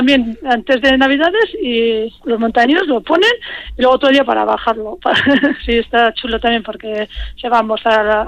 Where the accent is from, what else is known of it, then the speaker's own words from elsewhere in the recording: Tafalla, Navarre, Spain; now in Santa Cruz de Campezo, Spain; Yo soy de Tafalla y es que, claro, no me han dejado ya Navarra y no he podido coger las figuras.